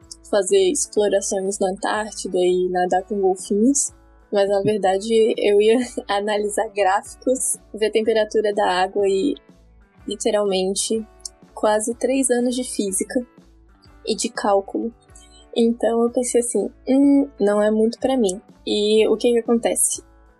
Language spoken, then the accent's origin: Portuguese; Florianópolis, Santa Catarina, Brazil; tenho 21 anos, nasci aqui em Floripa e morei aqui praticamente a vida inteira, nos arredores.